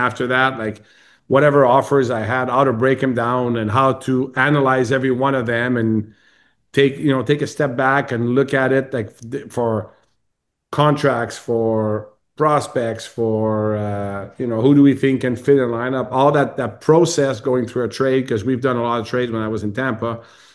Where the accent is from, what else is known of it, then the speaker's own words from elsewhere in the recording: Montreal, Quebec, Canada; because we're both French Canadian and I grew up in Montreal.